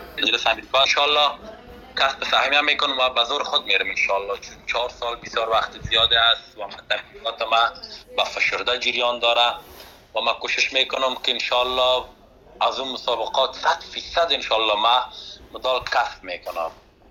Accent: Afghanistan; من به خودم به حیث یک جوان افغانی که از افغانستان آمدم مده ایجا به خاطر مسابق

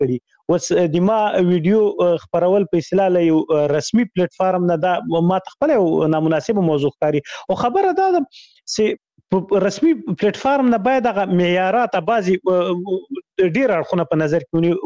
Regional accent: Khyber Pakhtunkhwa, Pakistan; په شمشتو کې تیر کړی. شمشتوی مهاجرینو کمپوس هغه دی

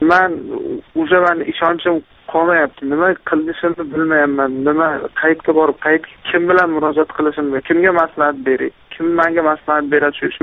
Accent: Andijan, Andijan Region, Uzbekistan; moved away; Man Andijondanman, ayolim Toshkentdan.

